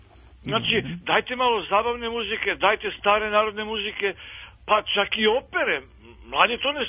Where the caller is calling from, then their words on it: Vrčin, Belgrade, Serbia; iz Vrčina.